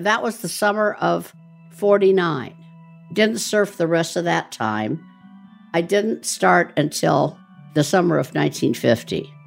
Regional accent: Santa Monica, California, United States; now in Scottsdale, United States; I used to play beach volleyball, and, you know, I grew up in Santa Monica, so that's what we did.

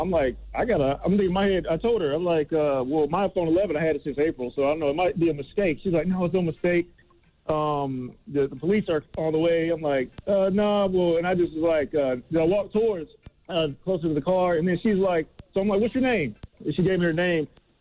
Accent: Tallahassee, Florida, United States; So I went down to Florida, my hometown, Tallahassee here.

